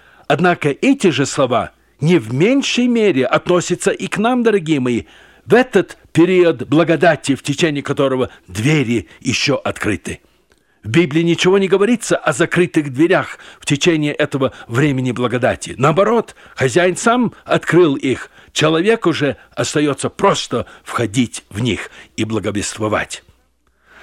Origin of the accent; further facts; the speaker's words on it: Ussuriysk, Primorsky Krai, Russia; где родился я, то есть с Дальнего Востока. Недалеко от моего родного города Уссурийска